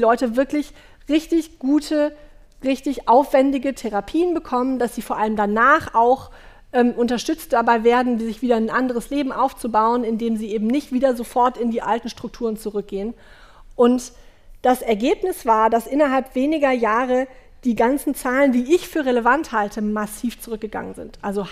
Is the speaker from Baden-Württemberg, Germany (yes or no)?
no; North Rhine-Westphalia, Germany; sagt man bei uns im Rheinland.